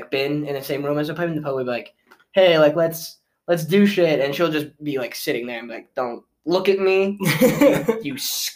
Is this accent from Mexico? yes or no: no; Colorado Springs, Colorado, United States; Yeah, it happened like, so I'm from Colorado Springs.